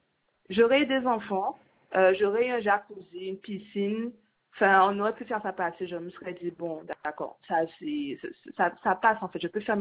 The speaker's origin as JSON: {"language": "French", "region": "Guadeloupe", "country": "France", "said": "Je suis une citoyenne, je suis guadeloupéenne"}